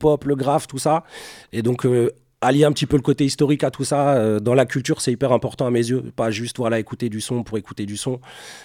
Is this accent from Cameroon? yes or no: no; Lille, Hauts-de-France, France; Je viens de Lille, j'ai grandi dans un quartier populaire